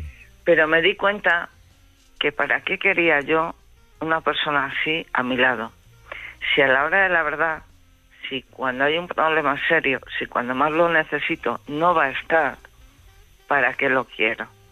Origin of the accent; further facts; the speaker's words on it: Palencia, Castile and León, Spain; moved away as an adult; Yo sabéis que soy de Palencia, este chico es de Zamora.